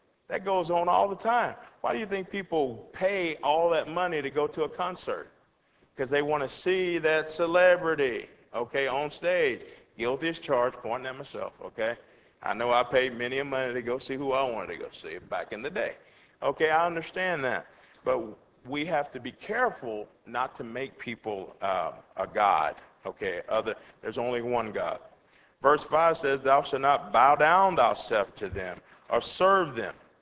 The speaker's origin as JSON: {"language": "English", "country": "United States", "said": "And trust me, being a human, being an American, those things have special place because we grew up with them, you know?"}